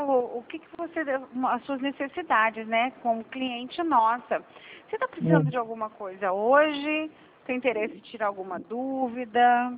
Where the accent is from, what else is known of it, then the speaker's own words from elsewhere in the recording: Vitória, Espírito Santo, Brazil; moved away; E eu vim de uma cidade, quer dizer, eu vim de Vitória, né?